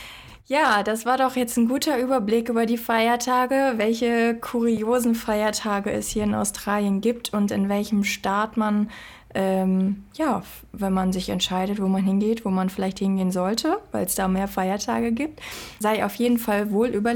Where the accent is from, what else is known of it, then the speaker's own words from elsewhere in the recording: Hamburg, Germany; Ja, ich komme aus Hamburg.